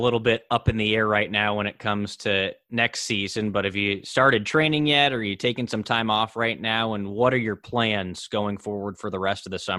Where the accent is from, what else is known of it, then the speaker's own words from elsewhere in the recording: United States; I would have had growing up in the United States, because that is so unique to me.